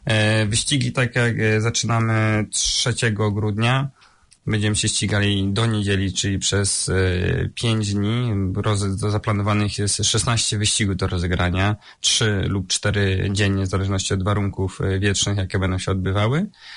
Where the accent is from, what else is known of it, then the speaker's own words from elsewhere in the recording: Dobrzyń nad Wisłą, Kuyavian-Pomeranian Voivodeship, Poland; Pochodzę, urodziłem się w takiej bardzo małej miejscowości, Dobrzyn nad Wisłą.